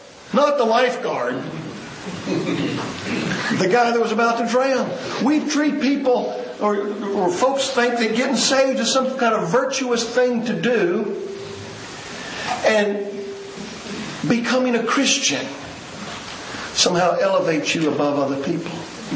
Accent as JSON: {"language": "English", "region": "Southeast", "country": "United States", "said": "Don and I come from similar backgrounds in that we come from the Southeast. and the kind of free willism that dominates there."}